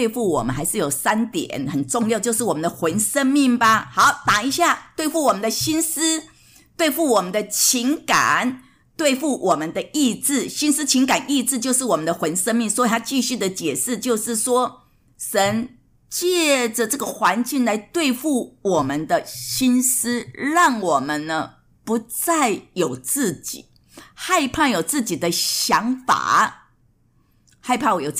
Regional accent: China; now in Sydney, Australia; 我也是中国的妈妈

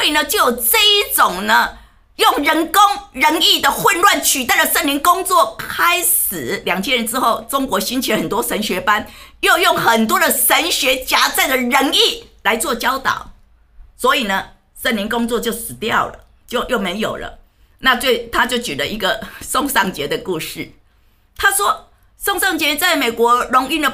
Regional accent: Taiwan; 就好像我们小时候在台湾看到那个布袋戏

